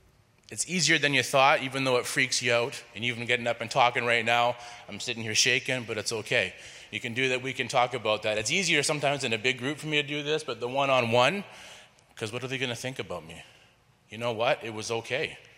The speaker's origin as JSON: {"language": "English", "country": "Canada", "said": "we're very Canadian, we wave and say hello"}